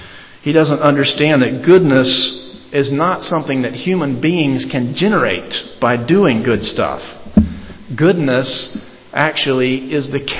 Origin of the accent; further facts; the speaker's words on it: Alabama, United States; As I was growing up in Alabama, I had a lot of friends that were Auburn University fans